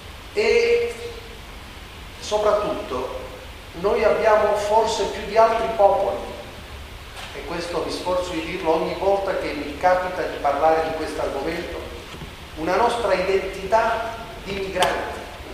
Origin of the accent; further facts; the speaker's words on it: Southern Italy, Italy; E non dimentico che dalla mia terra, dal nostro meridione, dal mondo dal quale io provengo, sono partiti coloro i quali sono stati migranti in altri paesi.